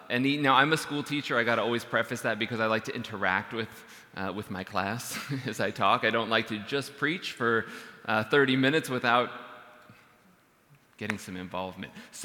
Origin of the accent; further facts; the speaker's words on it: California, United States; Though we come from California, we got connected all the way with the church up here.